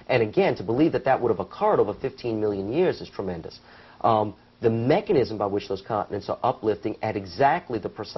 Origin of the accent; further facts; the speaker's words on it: Louisiana, United States; That's my hometown, so I can talk about that.